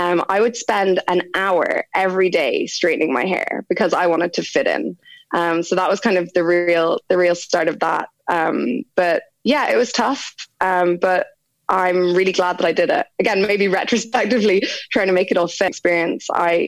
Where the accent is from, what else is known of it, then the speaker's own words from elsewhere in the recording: Dubai, United Arab Emirates; now in Ireland; I grew up in Dubai. So that was an amazing place to grow up, you know, to see the growth, the extreme growth that happened over such a short period of time.